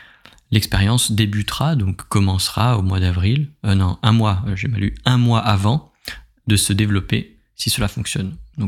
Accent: France; en tant que Français, on cotise, on paye beaucoup de taxes

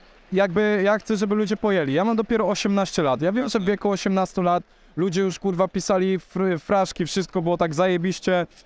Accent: Łódź, Łódź Voivodeship, Poland; ja jestem jak z Bału

